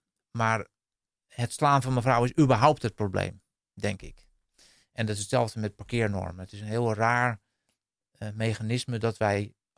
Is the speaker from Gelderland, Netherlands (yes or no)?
no; Heerhugowaard, North Holland, Netherlands; Als ik alleen al naar Heerengewaard kijk, waar ik ben opgegroeid in mijn wijk. Die wijk werd gebouwd rond 1970.